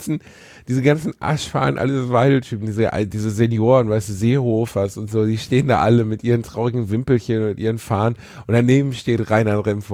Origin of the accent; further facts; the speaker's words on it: Gelsenkirchen, North Rhine-Westphalia, Germany; ich bin in Gelsenkirchen aufgewachsen